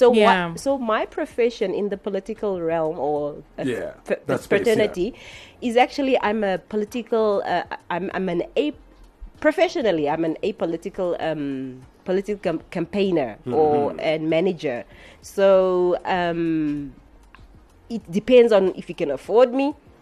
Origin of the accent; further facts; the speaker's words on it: Oranjemund, Karas Region, Namibia; I grew up in Oranjemund